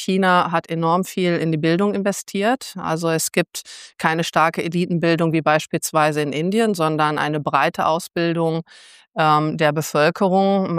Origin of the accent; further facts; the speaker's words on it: Harsewinkel, North Rhine-Westphalia, Germany; also born or lived in Gütersloh; Es ist tatsächlich mein Geburtsort. Ich komme aus Gütersloh. Ich bin aufgewachsen in Harsewinkel.